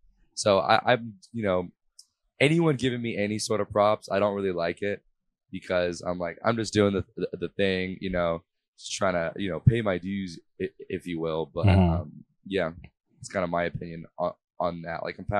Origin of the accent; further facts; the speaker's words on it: Huntington Beach, California, United States; I for a huge portion of my life, I grew up in Huntington Beach. So going like to Huntington Beach High School